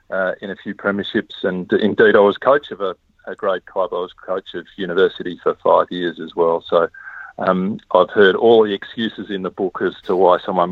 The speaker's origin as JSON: {"language": "English", "town": "Melbourne", "region": "Victoria", "country": "Australia", "said": "I came from Melbourne"}